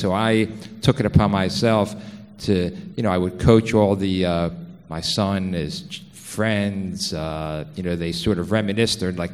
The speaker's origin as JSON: {"language": "English", "town": "Philadelphia", "region": "Pennsylvania", "country": "United States", "tie": "born or raised there", "said": "Welcome to Philadelphia, my hometown, and I hope you're enjoying it."}